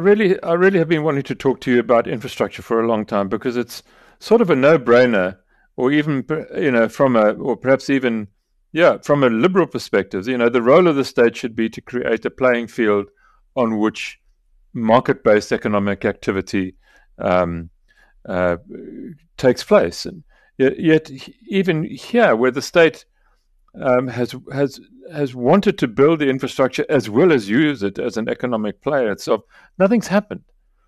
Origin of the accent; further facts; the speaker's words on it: Mthatha, Eastern Cape, South Africa; And I grew up in Mthatha, and I remember my father as a young man.